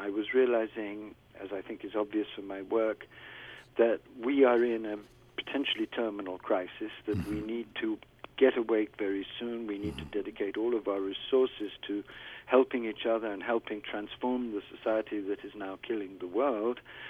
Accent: India; born there; and I was born in India, although it's now known as Varanasi.

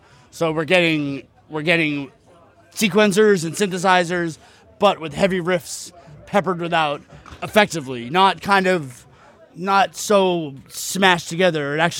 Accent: United States; So me being American, we don't really have many festivals in the States like you do in Europe here.

